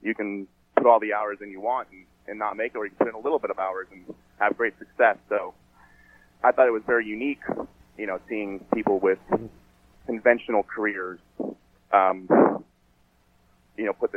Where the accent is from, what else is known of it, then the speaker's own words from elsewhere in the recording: Los Angeles, California, United States; You know, for me, like I said, I grew up in Los Angeles